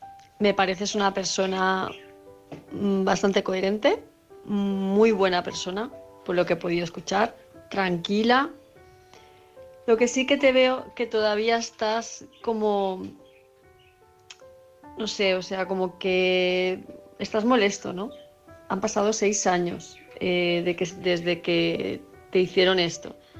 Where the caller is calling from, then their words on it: Palma de Mallorca, Balearic Islands, Spain; de Palma de Mallorca